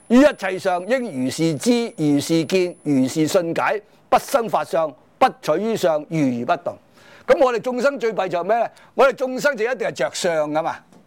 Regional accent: China; 即是我们中国人都好少人着的了

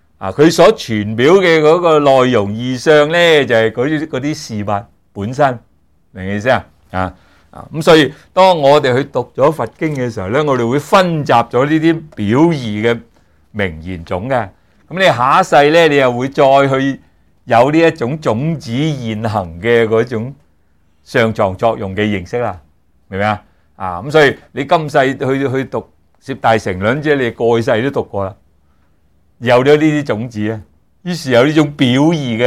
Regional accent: Guangdong, China

